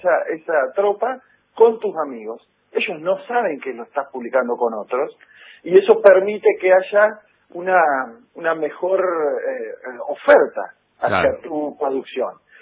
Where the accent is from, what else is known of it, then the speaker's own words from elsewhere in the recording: General Villegas, Buenos Aires Province, Argentina; yo soy de General Villegas y acá en General Villegas produzco con una empresa familiar Hacienda